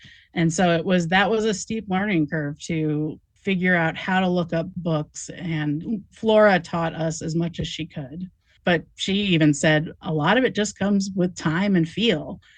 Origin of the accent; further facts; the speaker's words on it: Urbana, Illinois, United States; I grew up in Urbana.